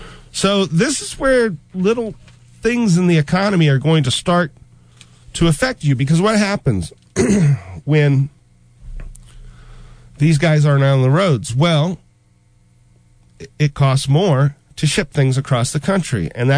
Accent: Fairfax, Virginia, United States; I'm from Fairfax. We don't elect Democrats into office.

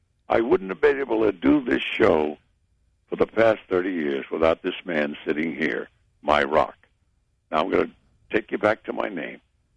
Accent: Detroit, Michigan, United States; born there; I didn't put that in the book. It has nothing to do with Johnny. I was born in Detroit.

